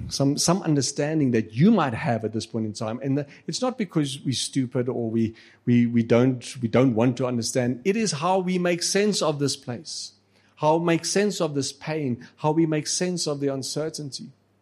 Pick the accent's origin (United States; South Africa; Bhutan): South Africa; accent: Afrikaans; Afrikaans, yes, I'm Afrikaans. My accent in English and Xhosa and everything, just it's Afrikaans.